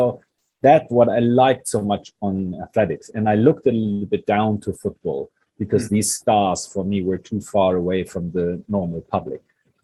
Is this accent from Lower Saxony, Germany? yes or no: no; Bremen, Germany; not so much where I grew up in Bremen, is always the same